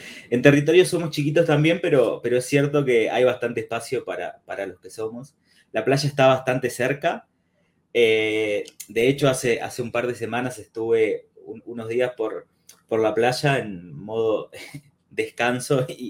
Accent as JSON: {"language": "Spanish", "country": "Uruguay", "tie": "born or raised there", "moved": "as an adult", "lives_now": "Montevideo, Uruguay", "said": "un poquito de portugués hablo y entiendo también, pero bueno, hace ya varios años que dejé mi ciudad natal y me vine aquí a Montevideo, a la capital. Me vine a estudiar. De hecho, en el 2011 empecé facultad."}